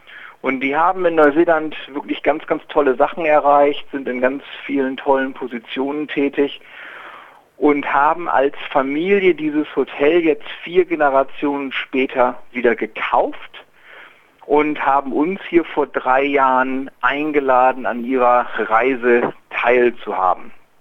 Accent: Nordenham, Lower Saxony, Germany; now in Cook Islands; Ich komme aus Norddeutschland, ja, ich bin ein richtiges Nordlicht. Also ich bin 70 Kilometer nördlich von Bremen geboren, direkt an der Wesermündung aufgewachsen, in einem kleinen Städtchen Nordenham heißt das. Direkt am Jadebusen auf einer kleinen Halbinsel.

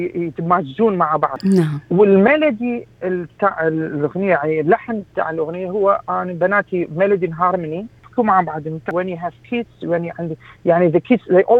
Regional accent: Iraq; moved away; فأني هذا البرنامج سويت لمن جينا من العراق. أنت تعرفين بالعراق إحنا ودخلنا حروب، حروب العراق والإيران، حروب الكويت، كان في عندنا تروما.

